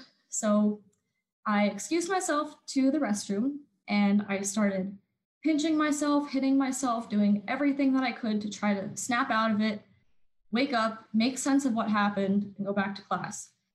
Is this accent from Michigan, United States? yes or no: no; Hamburg, Pennsylvania, United States; So I was born and raised in Hamburg, Pennsylvania.